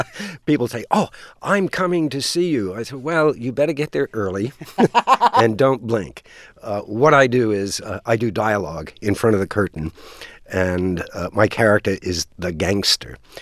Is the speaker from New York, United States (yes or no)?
yes; Queens, New York, United States; And that's how I grew up in Queens. We chased each other.